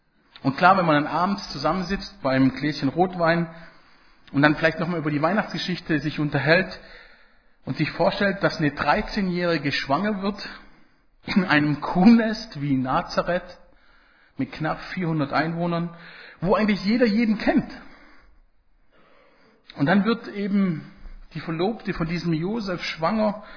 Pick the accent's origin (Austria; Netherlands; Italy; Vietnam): Italy; German is a second language; Bei uns in Italien ist das eine Tradition tatsächlich